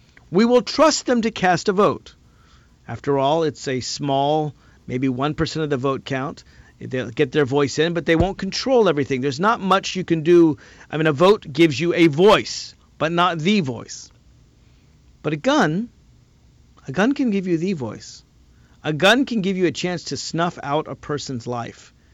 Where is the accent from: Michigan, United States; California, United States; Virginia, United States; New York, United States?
Virginia, United States; Alexandria; I'm proud of my hometown, my city of Alexandria.